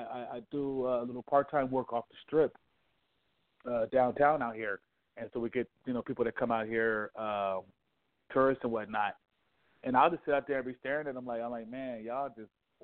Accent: Las Vegas, Nevada, United States; Any particularly my hometown, Vegas.

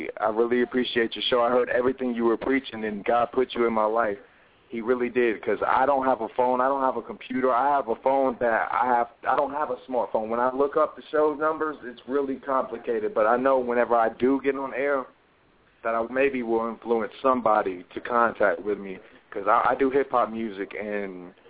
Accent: Charlotte, North Carolina, United States; I'm just from North Carolina, Charlotte, Queen City, whatever you want to call it.

